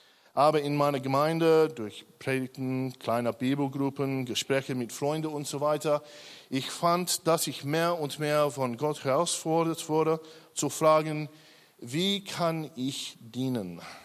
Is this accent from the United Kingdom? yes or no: no; Sydney, New South Wales, Australia; German is a second language; moved away; Meine Familie und ich komme aus Sydney.